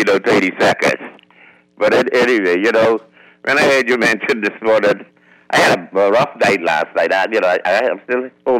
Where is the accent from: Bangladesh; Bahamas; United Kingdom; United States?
Bahamas; New Providence; I grew up in the Valley. I was voting PLP before Mr. Perry Christie went in the House of Assembly in 1977.